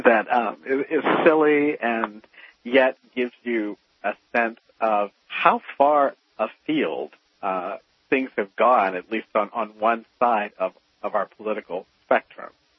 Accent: Georgia, United States; You know something? I'm from Georgia, and I've toured the Coca-Cola Museum in Atlanta

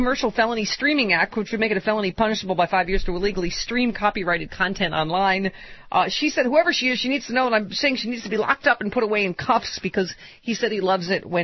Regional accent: Buffalo, New York, United States; when Sexy Liberal Buffalo? My hometown, November 19th.

